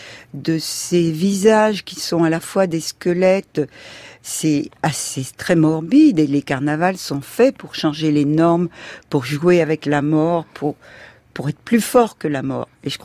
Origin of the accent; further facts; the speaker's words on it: Hauts-de-France, France; born there; je suis née dans le Pas-de-Calais ou à Dunkerque